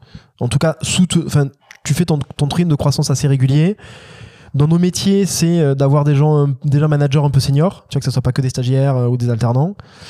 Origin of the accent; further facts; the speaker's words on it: Castelnaudary, Occitanie, France; Moi, je suis de Castelnaudary, lui, il est de Ponotier, donc on est juste à côté.